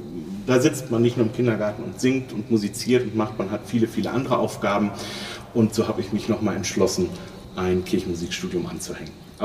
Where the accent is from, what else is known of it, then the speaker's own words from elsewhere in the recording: Melle, Lower Saxony, Germany; born there; also born or lived in Bremen / Goslar; Ich bin gebürtiger Mellocker, also komme hier aus Melle. Bin nach dem Studium 2 Jahre in Bremen gewesen und 1,5 Jahre in Goslar und Bad Harzburg